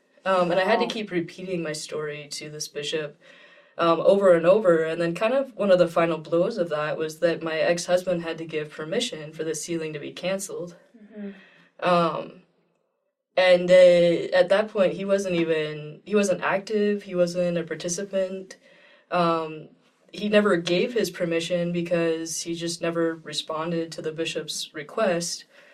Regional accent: Nauvoo, Illinois, United States; For part of my childhood, we grew up near Nauvoo. And so we regularly would visit the Nauvoo area.

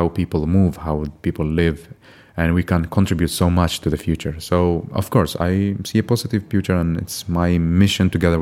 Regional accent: Baghdad, Baghdad Governorate, Iraq; now in Stockholm, Sweden; I was born in Baghdad in Iraq, 1993. And then I grew up there, and because of the war, we moved to different countries. And then my father decided that, okay, Sweden is the perfect place for us for the future. So we moved to Sweden, to Helsingborg, and I studied in Lund

